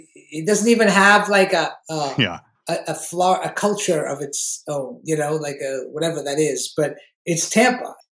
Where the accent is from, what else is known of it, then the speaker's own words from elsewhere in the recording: England, United Kingdom; also born or lived in India; now in United States; And then grew up in the north of England, sort of like this little English public school kid.